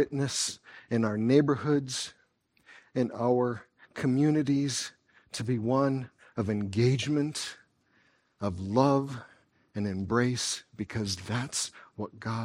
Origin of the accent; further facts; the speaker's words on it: Wichita, Kansas, United States; When I was growing up in Kansas, during the Summer of Mercy, I lived in Wichita